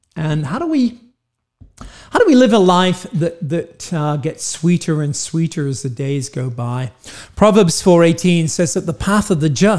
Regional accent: United Kingdom; now in United States; I'm British, but I live in the United States.

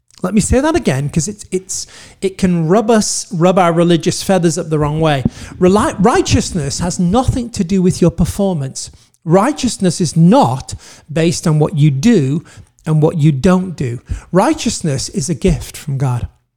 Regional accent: United Kingdom; born there; I am British. I may feel British. I may not feel British. It has nothing to do with it. I was born British.

